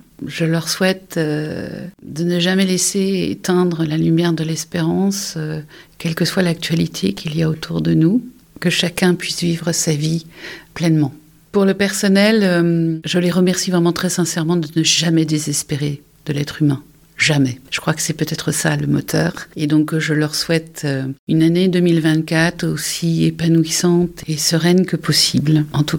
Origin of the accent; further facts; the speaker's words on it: Dijon, Bourgogne-Franche-Comté, France; born there; Moi, je suis née à Dijon